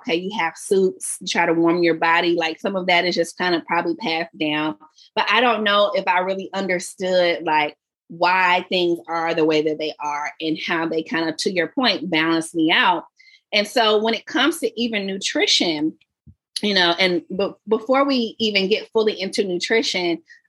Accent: the South, United States; And, you know, I'm from the South, so I'm always just blaming stuff on like, this is what happened.

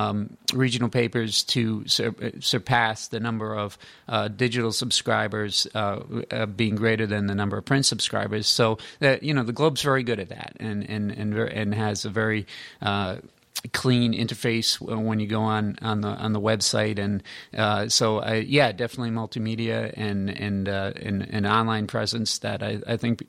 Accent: Rhode Island, United States; So it's great to be able to cover my home state and to be able to work with such great journalists like Amanda and Dan.

